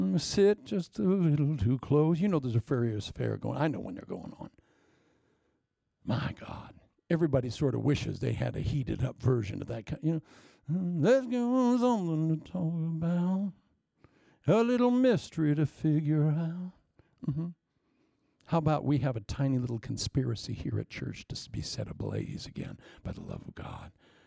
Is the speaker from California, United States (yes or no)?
yes; Agoura Hills, California, United States; where are you from? I said, California. Where? Agoura Hills, California.